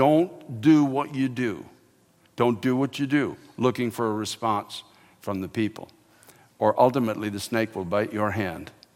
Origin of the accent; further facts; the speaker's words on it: Canada; I'm a Canadian, okay, so I play hockey